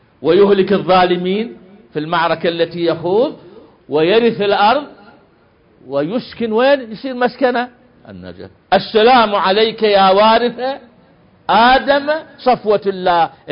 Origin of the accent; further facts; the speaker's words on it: Syria; لو بدليل الآن عندنا في سوريا